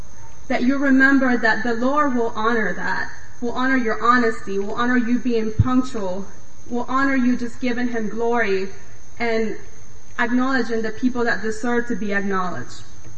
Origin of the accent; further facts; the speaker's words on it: Managua, Nicaragua; English is a second language; I grew up in Managua, Nicaragua. It is the second poorest country in the Western Hemisphere.